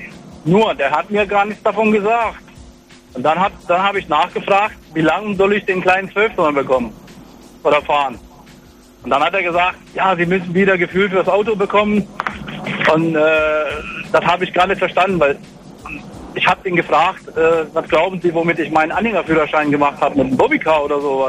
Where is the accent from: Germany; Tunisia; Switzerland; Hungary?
Hungary; moved away as an adult; Und ich bin aus Ungarn weg.